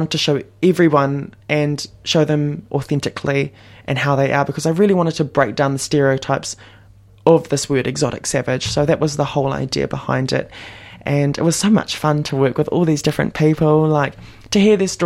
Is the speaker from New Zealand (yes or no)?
yes; New Zealand; because growing up in New Zealand, I was never ever classified as being part black.